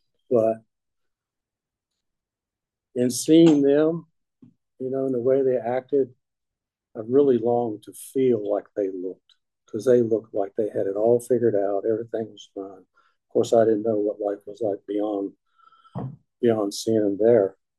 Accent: West Virginia, United States; So I was the oldest of four. I grew up in West Virginia in an alcoholic household.

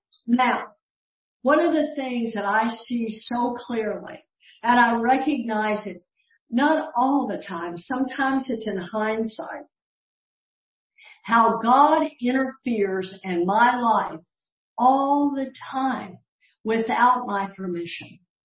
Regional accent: Texas, United States; And when I grew up in Texas, the Baptists hated the Catholics.

